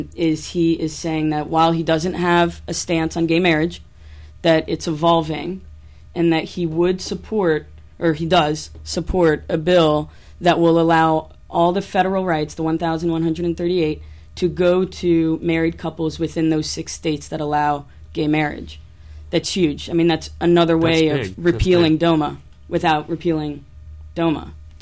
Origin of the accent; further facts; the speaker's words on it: Canada; I'm Canadian, dual citizen, the U.S. and Canada.